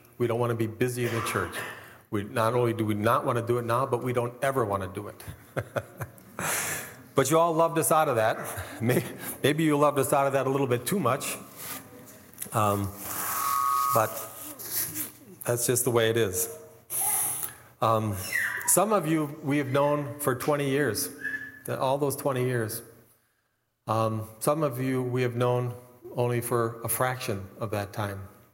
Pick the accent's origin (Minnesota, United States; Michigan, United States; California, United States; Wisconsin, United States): Wisconsin, United States; Milwaukee; Gail's from Chicagoland, I'm from Milwaukee area, but we made this our home and we love it.